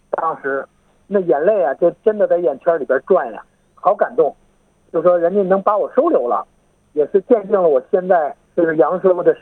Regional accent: Beijing, China; 因为当时找工作，我们是从北京来的，也不会讲广东话。

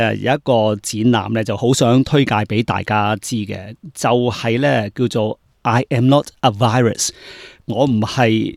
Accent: China; 即系我哋身为中国人咧，都几惨下嘅

